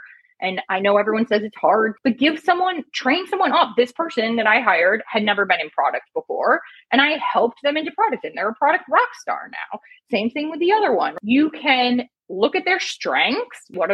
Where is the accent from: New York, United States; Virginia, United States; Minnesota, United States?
Minnesota, United States; But yeah, I grew up in Minnesota. So like cold winters with some warm popcorn and some board games.